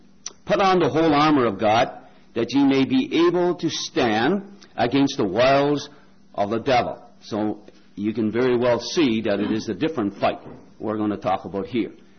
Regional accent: Newfoundland and Labrador, Canada; I'm from Labrador, not Newfoundland, Labrador

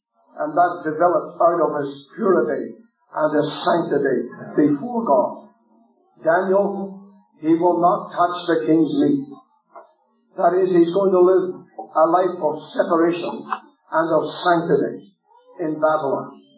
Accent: Ireland; I believe that Habakkuk, although I was told that's not the right pronunciation, but then being Irish you wouldn't know.

